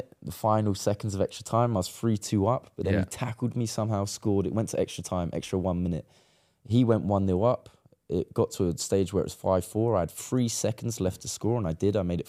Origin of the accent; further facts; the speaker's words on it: Ramsgate, South East England, United Kingdom; there's a panic cage in my hometown in Ramsgate. They put one in my hometown pitch. And I was recovering in my hometown.